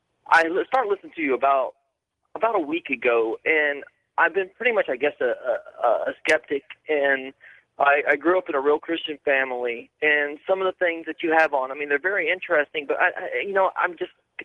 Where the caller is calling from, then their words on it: Kissimmee, Florida, United States; I'm calling you from Kissimmee, Florida, but I'm a soldier of the 10th Mountain Division out of Fort Drum, New York, sir.